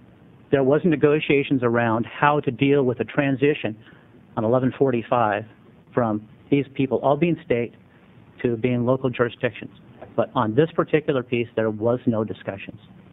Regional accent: Oregon, United States; I grew up in Columbia County.

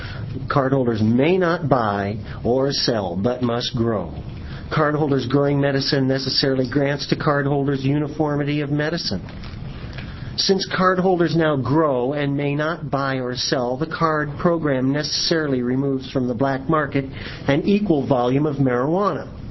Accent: Glide, Oregon, United States; I come from Glide, Oregon.

